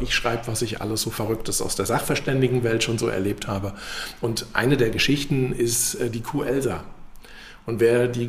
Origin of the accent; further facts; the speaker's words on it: Wiesbaden, Hesse, Germany; Also wir sind in Leipzig, ihr seid aus Gera hergekommen, ich bin aus Wiesbaden hier.